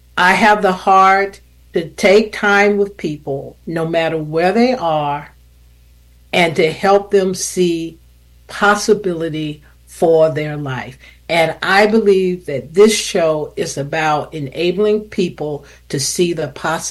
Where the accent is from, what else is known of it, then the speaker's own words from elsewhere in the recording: South Carolina, United States; Yes, I grew up in South Carolina. It's a small town, 5,000 people nestled in the foothills of the beautiful Blue Ridge Mountains.